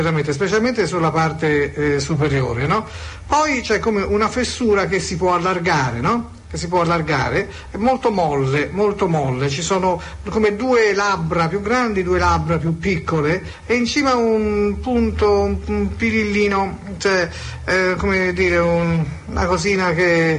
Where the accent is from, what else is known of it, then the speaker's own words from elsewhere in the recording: Perugia, Umbria, Italy; Io sono di Perugia.